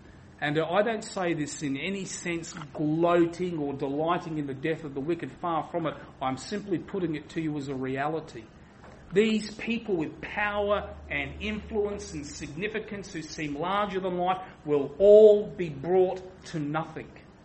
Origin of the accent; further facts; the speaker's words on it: Adelaide, South Australia, Australia; because I'm from Adelaide, and this sort of stuff would often come up in the papers.